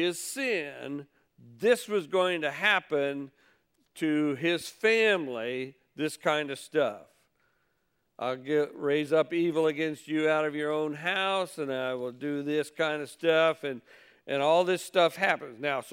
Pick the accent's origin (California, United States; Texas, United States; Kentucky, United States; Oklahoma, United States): Kentucky, United States; Maybe if I was from Kentucky, which I was for 23 years down there.